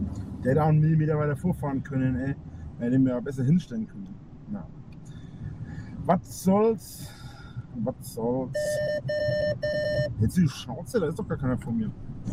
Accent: Germany; Für uns als Deutsche 220 so, gähnt da, hockt nebendran, gähnt.

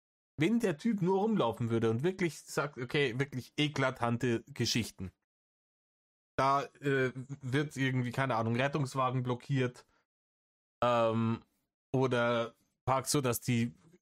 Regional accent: East Germany, Germany; ich als Ossi

